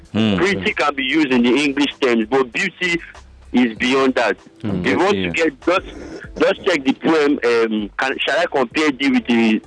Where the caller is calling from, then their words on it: Yaba, Lagos, Nigeria; calling from Yaba.